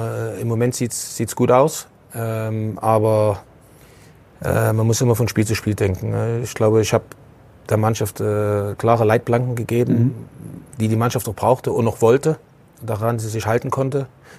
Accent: East Germany, Germany; Bin aufgewachsen in einem kleinen Dorf.

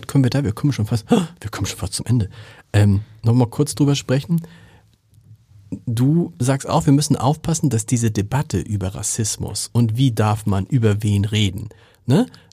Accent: Harburg, Hamburg, Germany; ich komme aus Harburg

